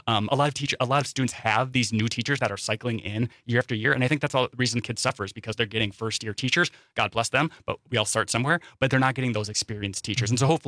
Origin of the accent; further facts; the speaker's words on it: Wisconsin Rapids, Wisconsin, United States; I'm from Wisconsin Rapids in rural Wisconsin.